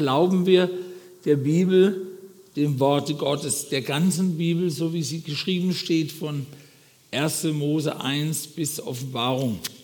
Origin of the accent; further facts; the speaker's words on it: Heitersheim, Baden-Württemberg, Germany; In Heidersheim gibt es eine evangelische Kirche, ich komme ursprünglich aus Heidersheim.